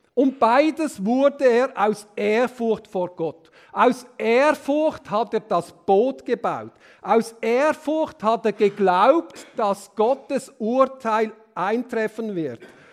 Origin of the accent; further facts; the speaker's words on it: Pratteln, Basel-Landschaft, Switzerland; Besitzer von Bratteln, wo ich aufgewachsen bin.